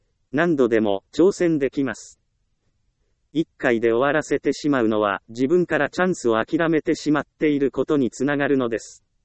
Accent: Ehime, Japan; 私はもともと田舎出身、愛媛県ですから、家の周りにはたくさん神社があり

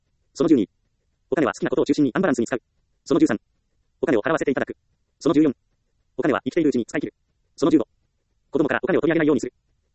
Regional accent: Ehime, Japan; 私の実家は愛媛の田舎ですが、車で行ける距離ならスーパーは何軒かあります。

